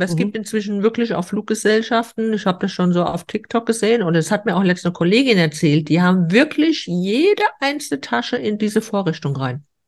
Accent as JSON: {"language": "German", "town": "Frankfurt", "region": "Hesse", "country": "Germany", "said": "ich komme ja aus Frankfurt"}